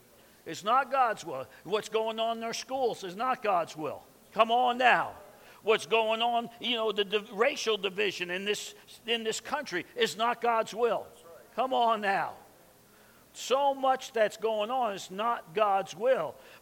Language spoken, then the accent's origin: English; New York, United States; I'm from New York. I was born hurried.